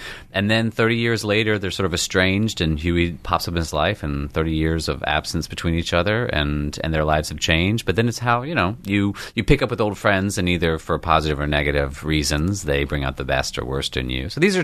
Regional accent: Charlotte, North Carolina, United States; accent: Southern twang; Yeah. I grew up in Charlotte, yeah.

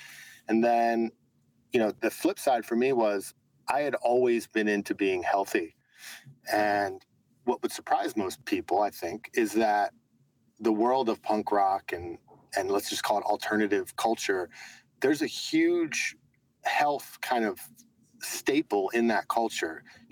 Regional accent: Philadelphia, Pennsylvania, United States; And back in my hometown of Philadelphia, there was an agency there called Quaker City Mercantile

